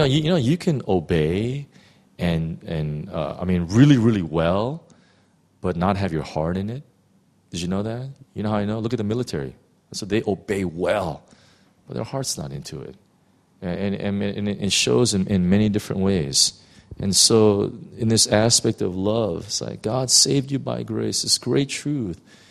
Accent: Los Angeles, California, United States; And I was from West LA.

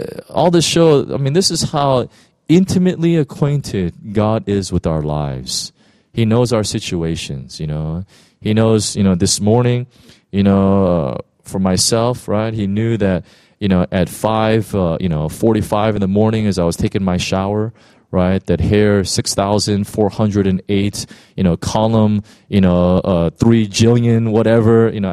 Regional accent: United States; I come from from America, right?

